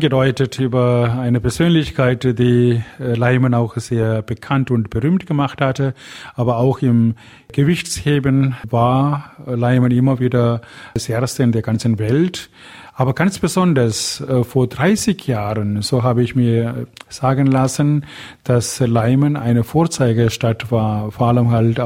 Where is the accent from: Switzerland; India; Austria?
India; German is a second language; moved away as an adult; now in Germany; ich komme aus Indien, ich bin ein Tamile und ich bin viele Jahre bei den Steilmissionaren gewesen.